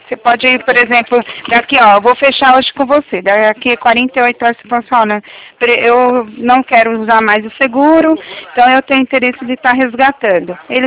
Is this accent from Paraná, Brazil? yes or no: no; Maceió, Alagoas, Brazil; born there; Eu nasci, não perto, mas é pertinho, vai. Eu nasci em Alagoas, Maceió, Alagoas.